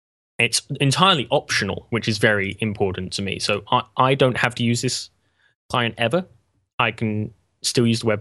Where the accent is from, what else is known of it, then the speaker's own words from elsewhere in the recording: England, United Kingdom; And I'm English. It'd be nice to see Victorian London.